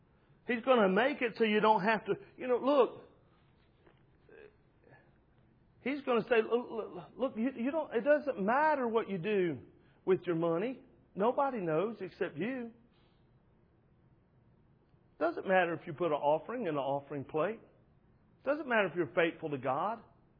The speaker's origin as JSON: {"language": "English", "country": "United States", "said": "And I don't like that because I'm an American and I'm free and I get to choose and all that stuff."}